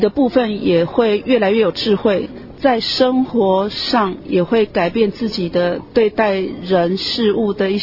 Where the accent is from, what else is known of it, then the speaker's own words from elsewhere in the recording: Taiwan; 我来自台湾